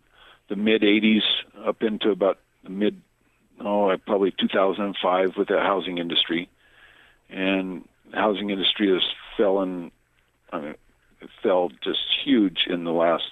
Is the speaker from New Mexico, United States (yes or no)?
yes; Los Lunas, New Mexico, United States; I am from Las Lunas.